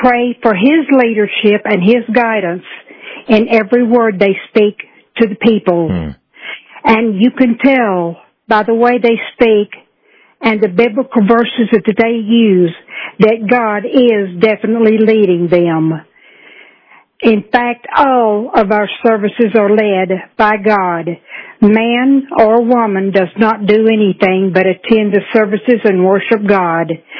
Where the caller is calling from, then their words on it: Paducah, Kentucky, United States; I am from Paducah, Kentucky.